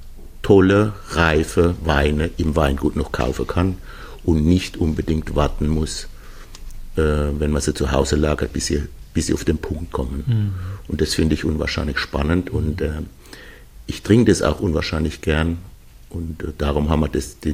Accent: Böllenborn, Rhineland-Palatinate, Germany; Landwirtschaftsfamilie, bin mit Tieren groß geworden, wollte schon immer mal. Ich habe auch hier, muss ich dazu sagen, als ich herkam, habe ich aus Babelroth, wo ich herkomme, habe ich Ziegen mitgenommen.

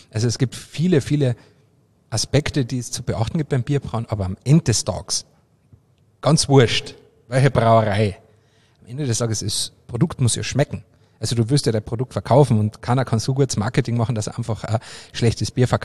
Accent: Carinthia, Austria; also ich komme ja aus Kärnten

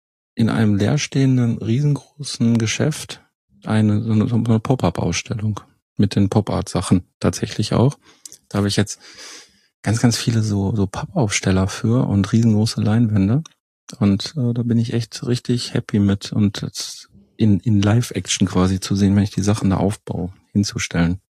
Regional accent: Herten, North Rhine-Westphalia, Germany; Weil ja auch tatsächlich in meiner alten Heimat Herten jetzt hier Veranstalter ja auch Insolvenz anmelden musste

